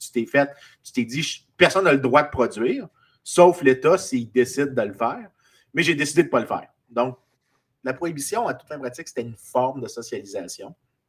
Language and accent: French; Saint-Lambert, Quebec, Canada; je dis que je suis de Montréal, mais en réalité, je suis de la petite ville de Saint-Lambert à côté, qui est la plus belle chose autour de Montréal qui existe.